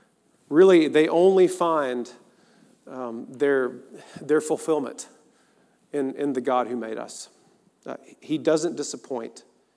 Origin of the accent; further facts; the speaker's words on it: Appalachia, United States; as an Appalachian mountain boy, the first time that we went and I saw the Rocky Mountains